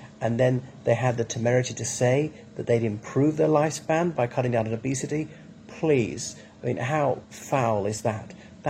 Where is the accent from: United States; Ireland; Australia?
Ireland; from Ireland, so welcome back to my channel.